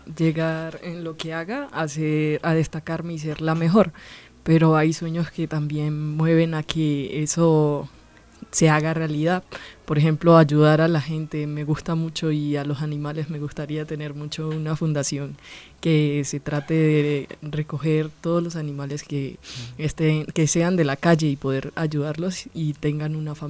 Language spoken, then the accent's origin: Spanish; Chocó, Colombia; Pues, como vengo del Chocó y toda esa cosa, he venido tocando desde pequeña